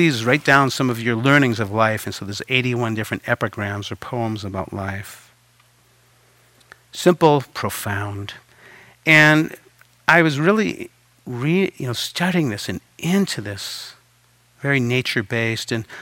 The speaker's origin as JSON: {"language": "English", "region": "Massachusetts", "country": "United States", "tie": "born or raised there", "said": "growing up outside of the Boston area, my family loved to go to Chinese restaurants, and I loved Chinese food."}